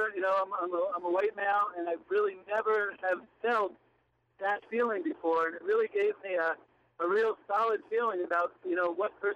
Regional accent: Long Island, New York, United States; I was brought up on Long Island in a very Jewish community.

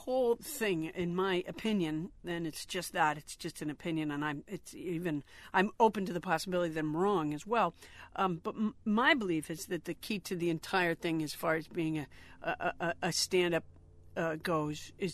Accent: Sudbury, Massachusetts, United States; Because Sudbury, Massachusetts. Yeah, beautiful town.

